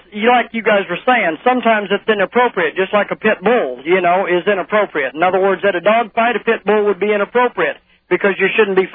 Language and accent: English; Louisiana, United States; I'm from Louisiana, and I'll tell you what.